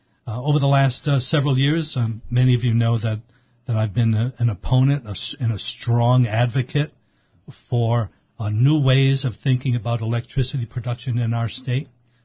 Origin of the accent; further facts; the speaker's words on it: Providence, Rhode Island, United States; I grew up in Providence, in what's now known as the North End of Providence. It was a community of Portuguese, Italian, and Irish community, many of them immigrants, many of them first generation to this country